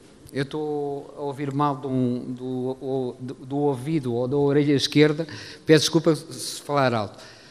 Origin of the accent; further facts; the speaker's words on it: Azaruja, Alentejo, Portugal; also born or lived in Mozambique; o meu sangue é alentejano, o meu sangue é de Azaruja, mas eu nasci em África, em Moçambique. Portanto, sou um observador, vim com os meus pais, quando eles regressaram